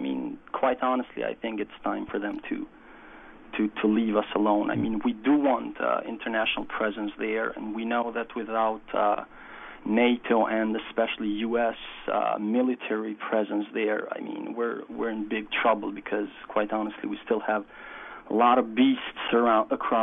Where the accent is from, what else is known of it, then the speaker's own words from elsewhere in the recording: Kosovo; now in New York, United States; I'm from Kosovo.